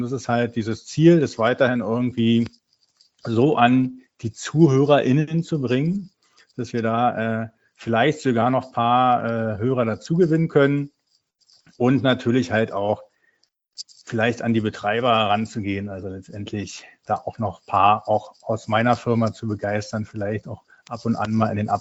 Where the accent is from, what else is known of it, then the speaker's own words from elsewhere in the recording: Berlin, Germany; Bin Berliner, waschechter Berliner